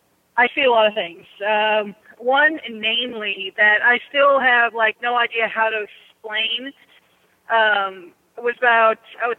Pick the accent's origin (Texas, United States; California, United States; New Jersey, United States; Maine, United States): California, United States